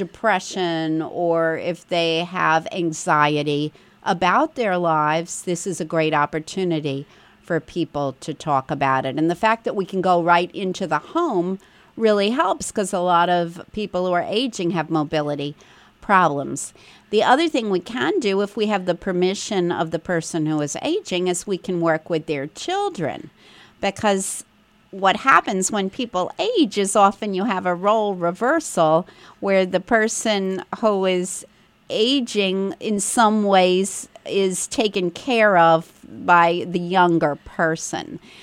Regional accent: New York, United States; also born or lived in Southern United States; but I am a northerner. I was raised in New York, so you know, it's really coming back to my roots.

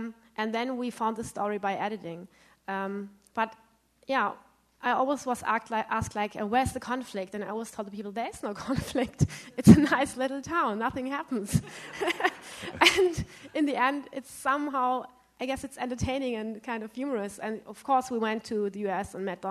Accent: Kallstadt, Rhineland-Palatinate, Germany; moved away as an adult; I'm from Kaltstadt. I grew up there until I was 21. And it's a really small town life.

